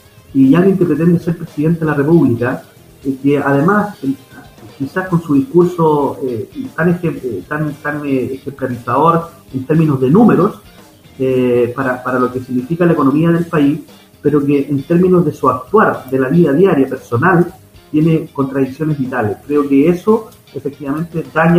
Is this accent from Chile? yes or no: yes; Chile; en la constituyente que hicimos como chilenas y chilenos